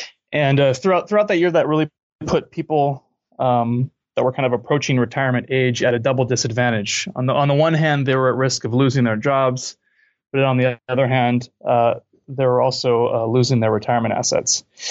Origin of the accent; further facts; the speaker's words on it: California, United States; But I grew up in California.